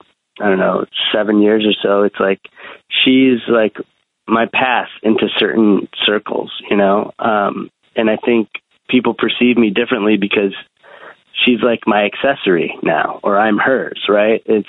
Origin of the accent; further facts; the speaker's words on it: United States; I think growing up in America, you know, with immigrant parents it's hard.